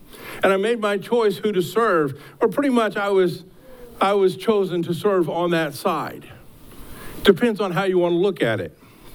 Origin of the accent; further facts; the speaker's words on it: United States; I remember even being an American, of course, when I would join the military